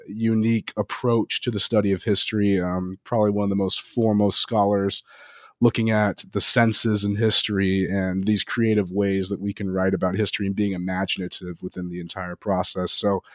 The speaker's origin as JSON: {"language": "English", "town": "Las Vegas", "region": "Nevada", "country": "United States", "said": "I'll be very honest, I'm from Las Vegas, Nevada, and the idea of traveling to South Carolina to pursue a doctoral degree, there was no innate prejudice I had."}